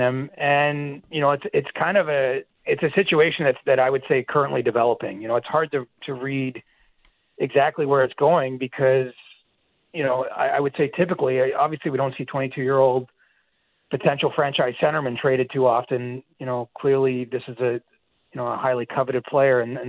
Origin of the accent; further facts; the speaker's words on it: Canada; And I don't say that just as a Canadian or someone who works for Sportsnet.